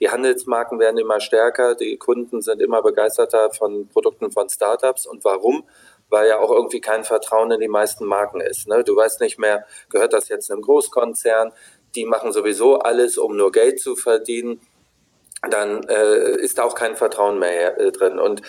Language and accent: German; Wolfsburg, Lower Saxony, Germany; Ich bin in Wolfsburg groß geworden